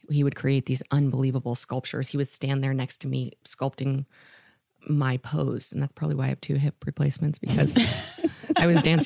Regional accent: California, United States; Because also growing up in the Central Coast, you know, we're known for our meat up there, cattle and lots of good sourcing from the best, you know, farms.

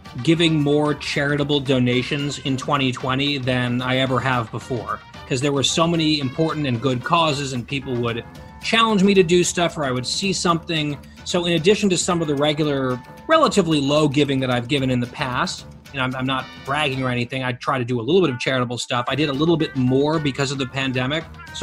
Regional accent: United States; And as an American, we're a very generous people.

